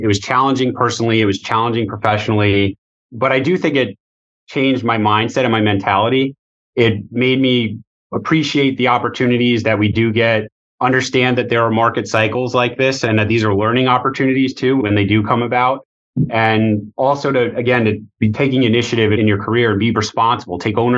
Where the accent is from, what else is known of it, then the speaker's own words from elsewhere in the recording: New York, United States; First and foremost, I grew up in New York. I'm a Long Islander, born there, raised there, went to school upstate for undergrad, and then law school at Fordham. I currently live on Long Island today